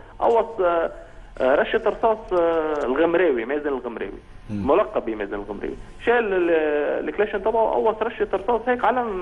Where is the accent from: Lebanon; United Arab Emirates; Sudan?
Lebanon; Tripoli, North Governorate; انا ابن طرابلس، انا بعرف كل عيال طرابلس ورفقاتي بالمدرسه وبالجامعه.